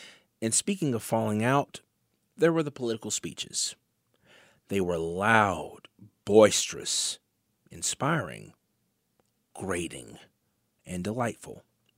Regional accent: Kentucky, United States; also born or lived in Tennessee; Growing up in Western Kentucky, Northwest Tennessee, I admit that I'm a bit partial to the fabulous barbecue cuisine

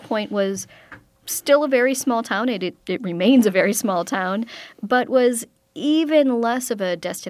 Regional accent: Lake Geneva, Wisconsin, United States; I'm from Lake Geneva. The offices were a couple blocks away from where I grew up.

